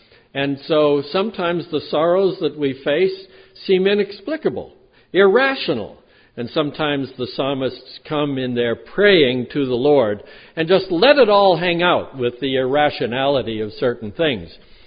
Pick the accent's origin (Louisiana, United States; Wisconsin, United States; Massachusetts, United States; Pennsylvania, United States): Massachusetts, United States; Boston; at the end of which I remembered I'm from Boston. And there was at least some consolation. So I'm a Boston kid as well.